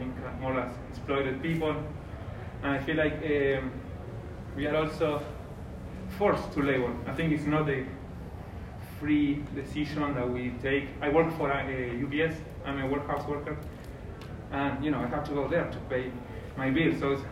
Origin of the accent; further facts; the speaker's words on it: Jujuy, Argentina; English is a second language; I'm from Argentina, I'm from Les Poblis, so I live in Jujuy